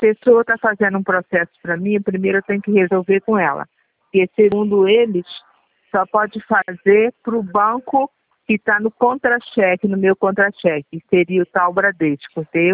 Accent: Rio das Ostras, Rio de Janeiro, Brazil; que eu sou de Rio das Ostras, entendeu?

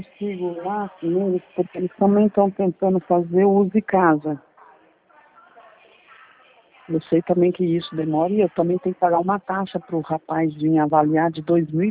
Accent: Brazil; Eu sou do Brasil

